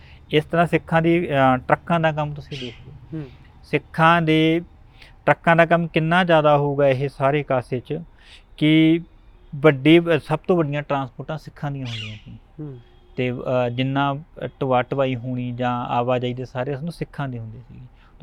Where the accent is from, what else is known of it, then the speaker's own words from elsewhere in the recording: Punjab, India; ਕਿਹਾ ਜੀ ਅਸੀਂ ਪੰਜਾਬ ਤੋਂ ਆਏ ਹਾਂ